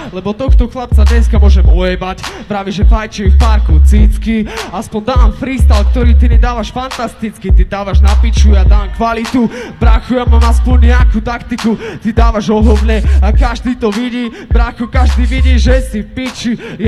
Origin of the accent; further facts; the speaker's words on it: Martin, Žilina Region, Slovakia; ja som tu na dneska mešťan, ja som malomešťan, som tu z Martina